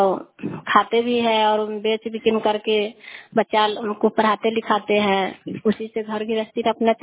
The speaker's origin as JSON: {"language": "Hindi", "town": "Ahiyapur", "region": "Bihar", "country": "India", "tie": "born or raised there", "said": "अहियापुर के रहने वाली हूँ।"}